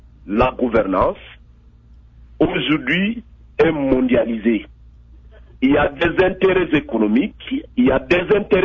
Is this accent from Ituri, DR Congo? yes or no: yes; Ituri, DR Congo; nous-mêmes, Congolais, nous semblons ignorer notre responsabilité. Au regard de ce qui se passe chez moi en Ituri